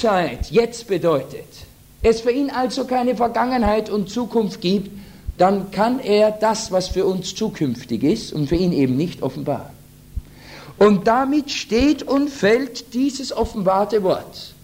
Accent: Austria; Gut, es ist jetzt, ich bin Österreicher, bin es.

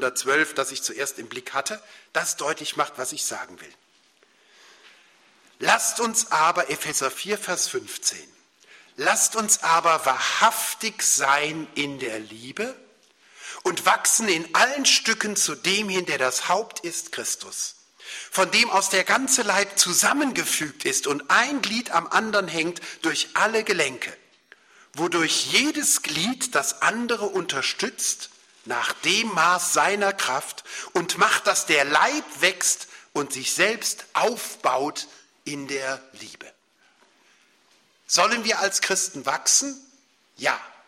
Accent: Cologne, North Rhine-Westphalia, Germany; Und ich war tief gerührt als Kölner.

